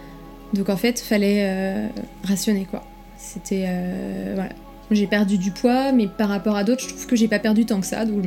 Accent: Nantes, Pays de la Loire, France; now in Shanghai, China; je suis nantaise. Mon père est breton, ma mère est chinoise.

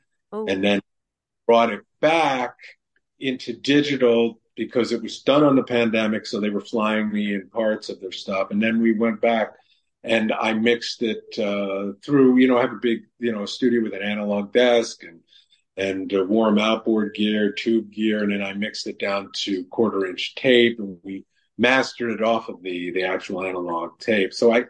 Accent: New York City, New York, United States; when I grew up in New York City and I saw all these veterans homeless and going through the subway

